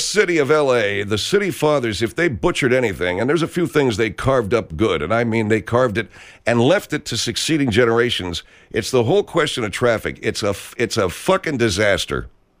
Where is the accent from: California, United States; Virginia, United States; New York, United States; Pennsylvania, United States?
California, United States; Arcadia; Arcadia, my hometown. So if I was still living in Arcadia, or if I was … there all these years ago